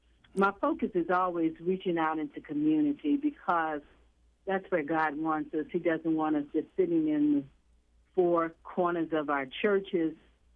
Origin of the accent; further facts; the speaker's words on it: New Orleans, Louisiana, United States; now in Cleveland, United States; I'm originally from New Orleans, and I've been here in Cleveland since November the 19th, I do believe.